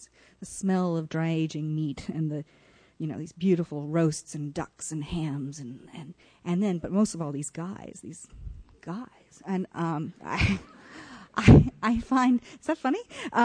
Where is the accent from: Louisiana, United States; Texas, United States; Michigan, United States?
Texas, United States; Austin; now in New York, United States; I moved to New York in 1995, and I grew up in Austin, Texas, in suburban, sort of a nice suburban part of Austin, and all of my meat came from supermarkets and was wrapped up in cellophane